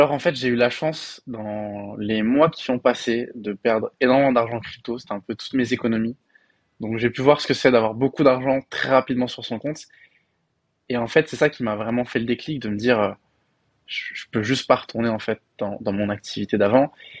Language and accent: French; Paris, Île-de-France, France; Donc, moi, j'ai grandi à Paris, dans le 19e arrondissement.